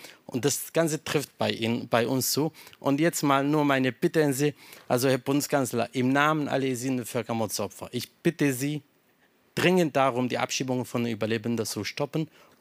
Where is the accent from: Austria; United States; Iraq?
Iraq; German is a second language; now in Germany; Ich komme aus dem Irak. Seit 8 Jahren bin ich in Deutschland.